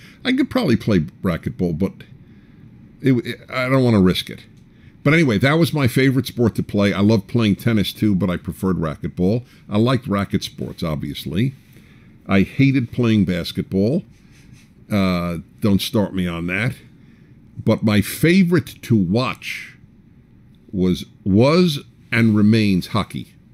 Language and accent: English; New York City, New York, United States; When I was in high school, I was raised and I grew up in New York City.